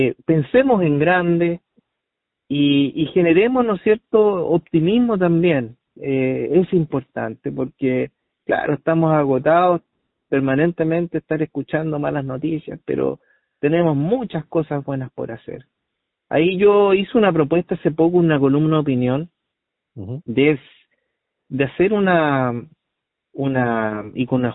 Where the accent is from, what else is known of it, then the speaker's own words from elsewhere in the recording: Chile; tenemos que aprender como chilenos, no tener mala memoria